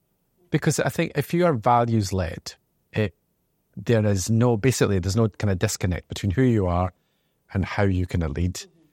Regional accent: Scotland, United Kingdom; I grew up in Scotland, 70s, 80s. So when I grew up in Scotland, we were the first South Asian family to move into our town. And it was a deprived town, rough.

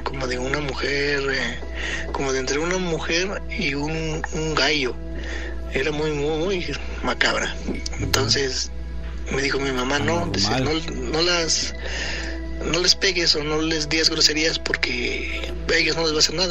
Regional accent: Temascalapa, State of Mexico, Mexico; yo soy de Temascalapa, un saludo a todos por allá

